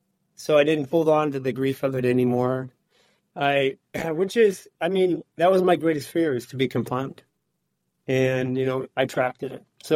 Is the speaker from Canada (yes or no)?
yes; Canada; I could be in Canada, back in my home country.